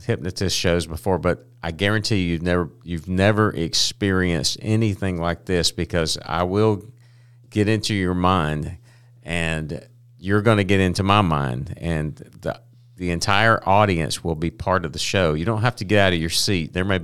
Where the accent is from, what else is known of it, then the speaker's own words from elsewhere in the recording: Sylacauga, Alabama, United States; because I came from Sylacauga, and a year later I'm sitting in green rooms with Dan Aykroyd and John Goodman and Norm from Cheers